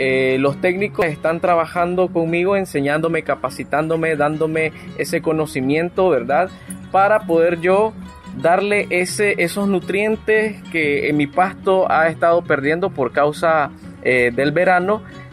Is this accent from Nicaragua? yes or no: yes; Nueva Guinea, South Caribbean Coast Autonomous Region, Nicaragua; soy de comunidad de Las Delicias del Masallón, municipio de Nueva Guinea